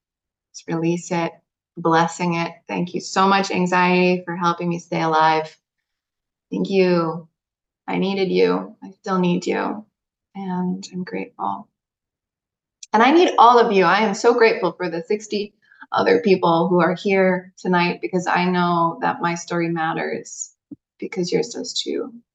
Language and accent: English; Connecticut, United States; now in Costa Rica; because I live in Costa Rica. So hello from Costa Rica. And I grew up in Connecticut.